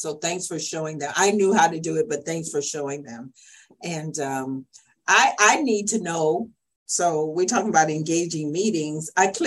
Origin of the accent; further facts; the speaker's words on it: Houston, Texas, United States; I'm from Houston. And if you spit, it floods.